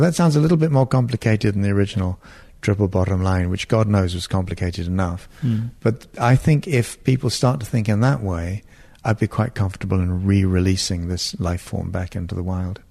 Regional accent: Northern Ireland, United Kingdom; also born or lived in Cyprus / Israel; I was brought up in places like Northern Ireland, where I was brought up between the Catholics and the Protestants. I was brought up in Cyprus, where there were ethnic divides across Turks and Greeks and all the rest of it. And then I was in Israel, and this was all in the 50s.

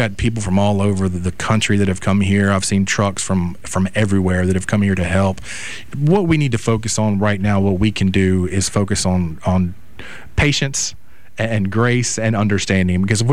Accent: Mobile, Alabama, United States; I'm so happy to be down here in South Alabama, from South Coastal Alabama, born and raised in Mobile. This is my home.

